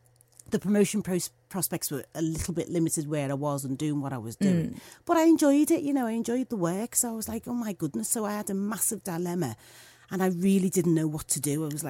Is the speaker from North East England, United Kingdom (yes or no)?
no; Liverpool, North West England, United Kingdom; obviously I mentioned growing up in Toxteth and we were living in Toxteth and Toxteth riots happened.